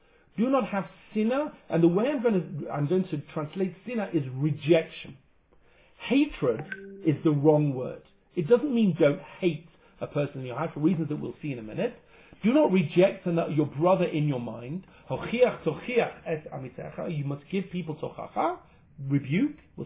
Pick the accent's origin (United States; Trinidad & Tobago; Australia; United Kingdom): United Kingdom; England; it's not a question of, I'm English.